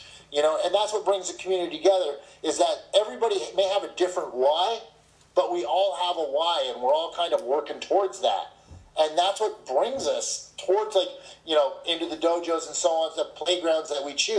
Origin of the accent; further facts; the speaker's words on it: New York, United States; As a kid, that says how old I am, and I grew up in New York.